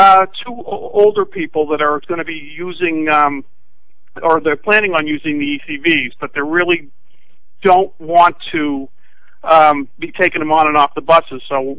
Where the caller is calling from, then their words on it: Wilmington, Massachusetts, United States; I'm calling from Wilmington, Massachusetts.